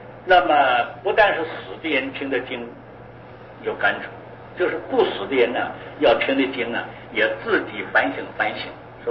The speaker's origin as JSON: {"language": "Chinese", "country": "China", "tie": "born or raised there", "said": "我们从前小的时候在大陆"}